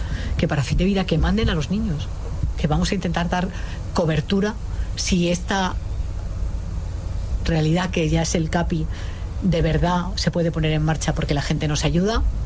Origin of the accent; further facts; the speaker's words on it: León, Castile and León, Spain; Yo soy leonesa, en León la unidad de paliativos está en Valladolid